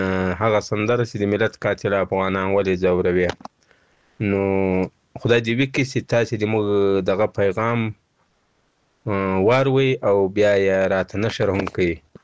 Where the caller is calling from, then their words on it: Turwabin, Paktika, Afghanistan; د پکتیکا دی ولایت د وازی خاد او لسوالي تورابین د کلی اوسیدونکو يم.